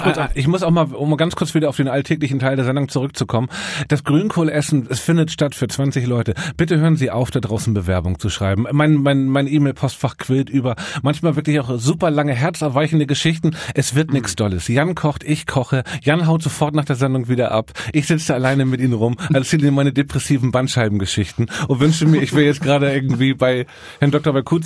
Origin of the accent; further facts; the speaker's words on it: Hamburg, Germany; ich komme ja aus Hamburg. Da gibt's die kleinen karamellisierten Kartoffeln dazu.